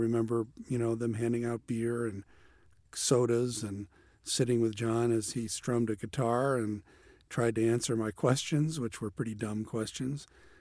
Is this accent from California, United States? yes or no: no; Timonium, Maryland, United States; I grew up in Timonium, just outside of Baltimore